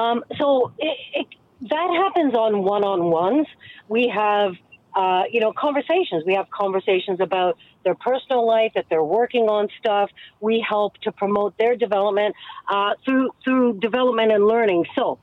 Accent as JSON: {"language": "English", "country": "Canada", "said": "I'm an immigrant. My parents, yes, immigrated to Canada years ago. I mean, obviously I'm Canadian. My parents came over, right?"}